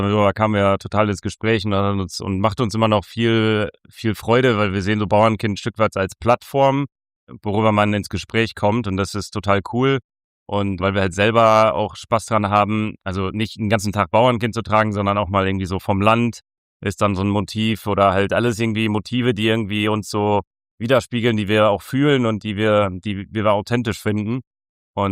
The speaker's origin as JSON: {"language": "German", "region": "North Rhine-Westphalia", "country": "Germany", "tie": "born or raised there", "said": "bin im Münsterland aufgewachsen, auf einem landwirtschaftlichen Familienbetrieb, habe vier Geschwister"}